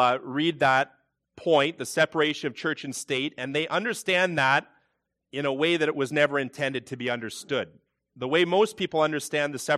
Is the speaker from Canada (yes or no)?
yes; Canada; It's heavy as a Canadian, a citizen of this country, and also the wider world.